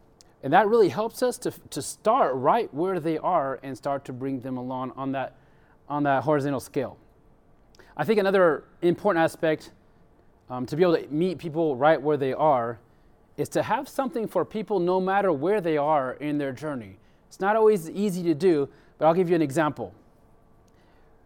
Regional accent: France; I grew up in France, and just like her, I went to public school. I went to French universities.

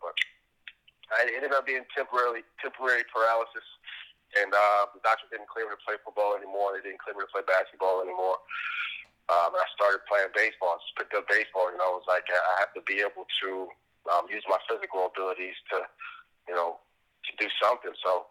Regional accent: Dayton, Ohio, United States; So I grew up here in Dayton, Ohio.

